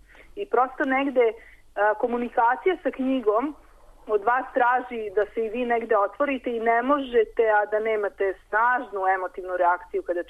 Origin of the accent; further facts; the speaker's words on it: Serbia; se umrežavaju te ženske romske organizacije i kod nas u Srbiji